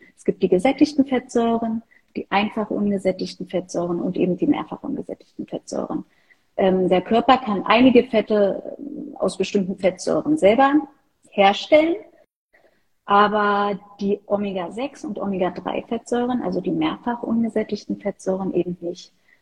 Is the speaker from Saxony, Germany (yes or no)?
no; Berlin, Germany; Ansonsten bin ich Berlinerin. Ich bin in Berlin geboren, arbeite hier, wohne hier